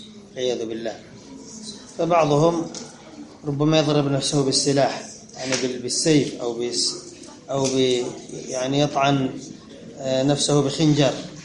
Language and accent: Arabic; Yemen; وأخبرنا شائب في جهة المشرق عندنا في اليمن